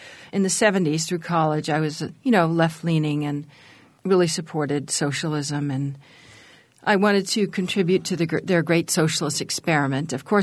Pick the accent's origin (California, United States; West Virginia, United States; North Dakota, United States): California, United States; San Francisco; I was raised in the 60s and just across Golden Gate Park from the Haight-Ashbury